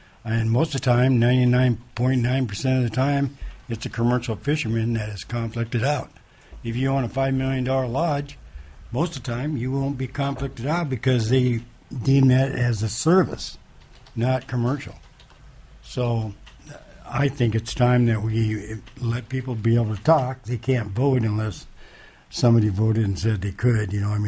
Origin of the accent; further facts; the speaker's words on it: Alaska, United States; But if I'm from Prince William Sound, everybody's from Yukon, Cook Inlet.